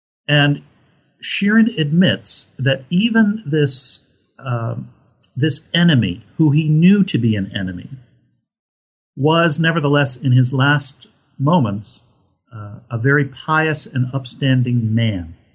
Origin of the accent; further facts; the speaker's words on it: the North, United States; As I mentioned at the outset, I'm from the North, and my people fought in the Civil War, just as Southerners fought for their cause as well.